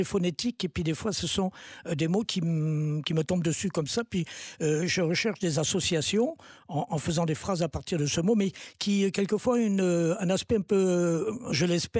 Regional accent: Concarneau, Brittany, France; ado, tout le monde m'appelait … dans ma ville natale à Concarneau.

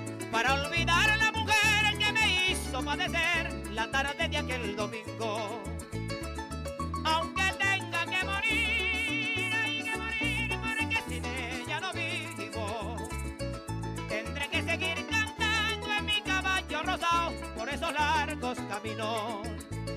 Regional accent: San Juan de los Morros, Guárico, Venezuela; French is a second language; San Juan de los Morros. Il s'appelle San Juan de los Morros parce qu'il y a une grande montagne très belle.

